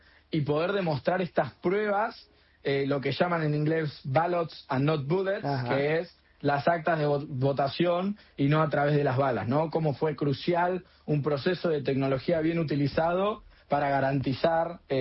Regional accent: Argentina; tanto a mí como a mi socio, siendo argentinos

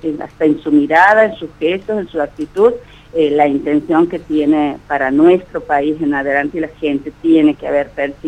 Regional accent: Argentina

